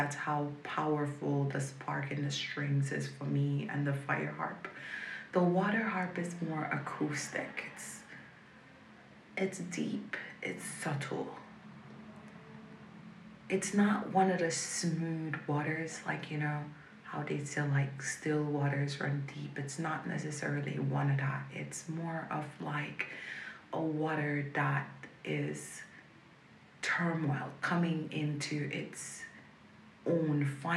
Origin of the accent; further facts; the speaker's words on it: Belize; I'm from Belize, and I'm 25 years old